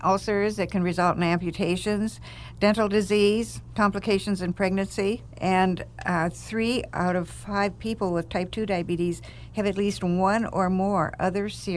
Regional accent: Minnesota, United States; I'm a Scandinavian from Minnesota.

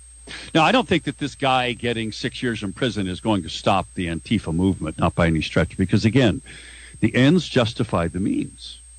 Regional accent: United States; That's my right as an American.

